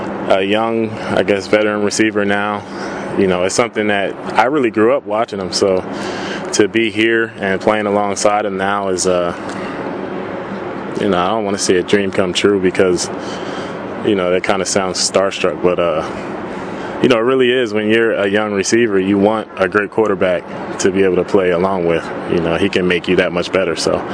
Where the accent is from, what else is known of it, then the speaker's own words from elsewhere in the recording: Plainfield, New Jersey, United States; Where I grew up in Plainfield, New Jersey, you know, it's a beautiful city, but it has its rough parts, and yeah, I did grow up in a rough area.